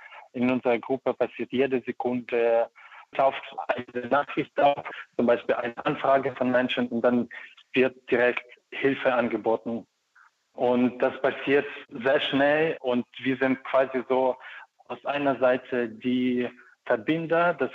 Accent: Ukraine; now in Germany; Ich komme aus der Ukraine, 2013 nach Deutschland gekommen.

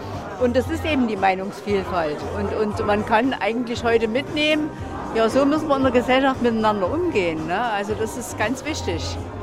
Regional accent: Saxony, Germany; Gerade im Erzgebirge. Wir kommen aus dem Erzgebirge.

